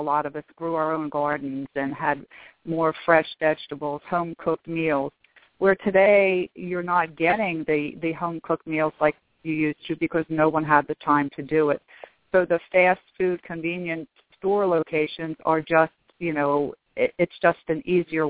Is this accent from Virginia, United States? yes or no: no; Norristown, Pennsylvania, United States; Okay, I grew up in the Norristown area. I was born and raised there.